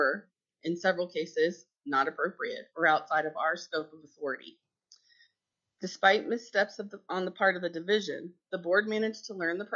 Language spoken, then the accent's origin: English; Palmer, Alaska, United States; I am from Palmer, Alaska.